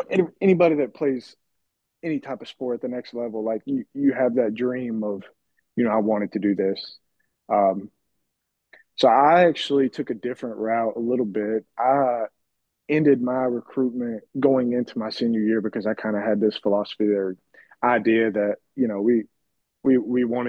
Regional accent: Kentucky, United States; growing up in Eastern Kentucky, that's what you grew up watching.

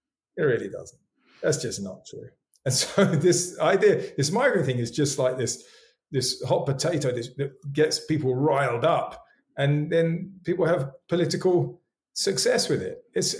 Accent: United Kingdom; now in South Africa; So, you know, I've been in South Africa most of my life. I'm British originally, but South Africa is home, and South Africa is in my blood.

